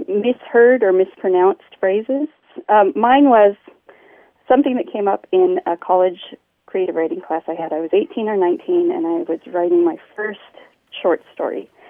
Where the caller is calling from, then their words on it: Tacoma, Washington, United States; I'm calling from Tacoma, Washington.